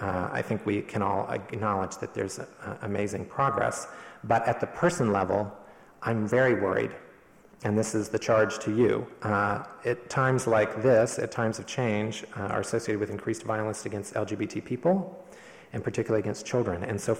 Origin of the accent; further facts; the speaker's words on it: California, United States; don't write me off because I'm from California